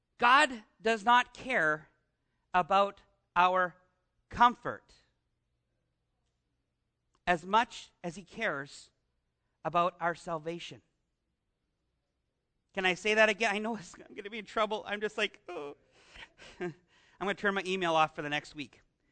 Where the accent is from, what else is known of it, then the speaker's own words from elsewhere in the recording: Canada; as a Canadian, I do well here because I grew up in the shadow of this great.